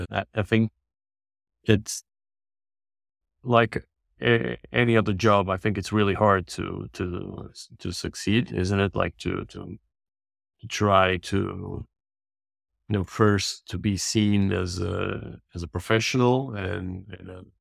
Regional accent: Madeira, Portugal; moved away as an adult; now in Lisbon, Portugal; I'm originally from Madeira Island. I started sailing. I was 9 years old, so quite young. And then when I was 18, I moved to the mainland to study engineering here in Lisbon.

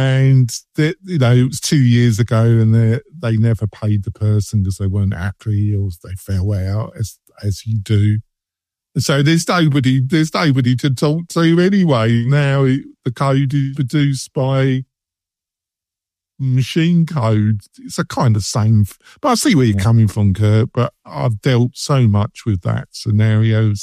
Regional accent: United Kingdom; now in United States; Yeah, obviously, you know I'm English, don't you, Jack? So I mean, we live in America, but I'm still so English, I feel.

